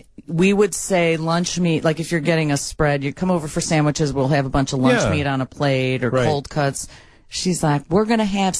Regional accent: Brookfield, Illinois, United States; I'm from Brookfield.

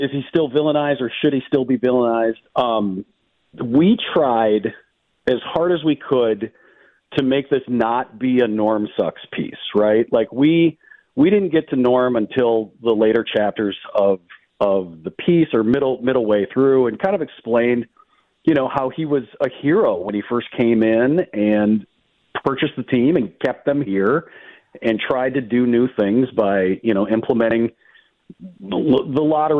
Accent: Canada; Oh, I'm from Canada.

